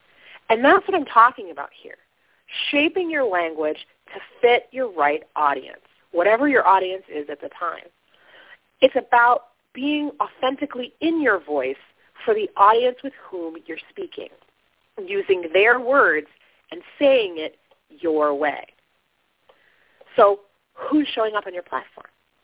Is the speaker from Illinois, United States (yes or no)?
no; Flint, Michigan, United States; I'm from Flint, born and raised.